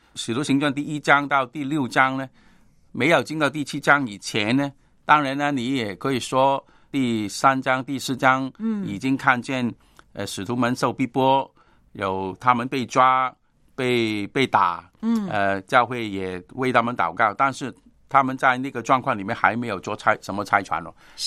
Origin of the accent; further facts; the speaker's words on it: Hong Kong; 用我们香港人很常常说的话